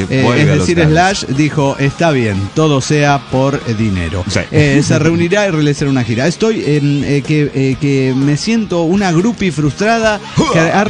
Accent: Margarita, Santa Fe, Argentina; de Margarita Santa Fe, Argentina.

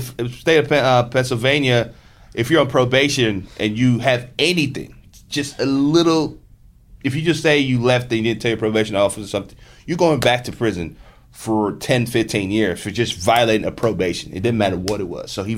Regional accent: Nigeria; Because, again, I grew up in Nigeria.

